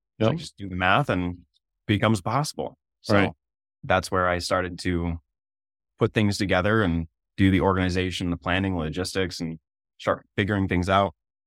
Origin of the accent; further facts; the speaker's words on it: Maine, United States; now in South Africa; Like I live in South Africa, I grew up in Maine.